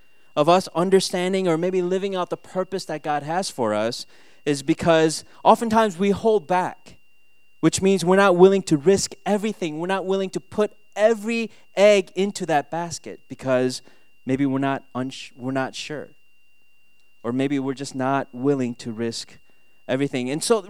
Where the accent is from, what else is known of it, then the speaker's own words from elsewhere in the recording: Minnesota, United States; because I grew up in Minnesota, and I'm a huge Minnesota fan.